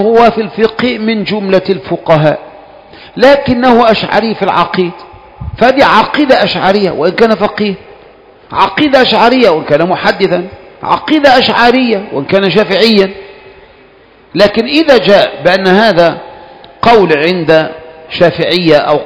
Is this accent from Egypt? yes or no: yes; Egypt; ولهذا انتشرت عندنا في مصر مسألة النية هذه